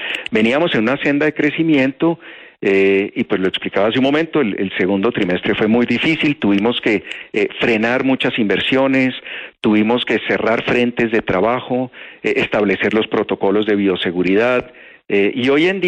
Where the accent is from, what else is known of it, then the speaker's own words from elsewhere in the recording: Colombia; Julio, le contesto también como colombiano